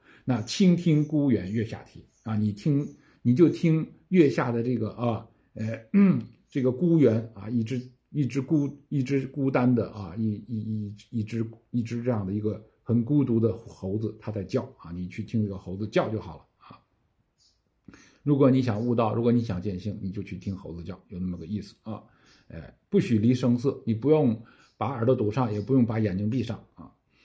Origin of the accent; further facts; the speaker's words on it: China; 我们中国人特别讲义气啊